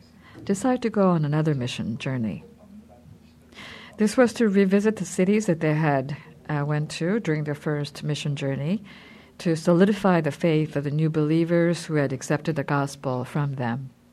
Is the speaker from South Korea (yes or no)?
yes; Busan, South Korea; My hometown, Busan, is a special administration region, but geographically it belongs to Gyeongsangnam-do.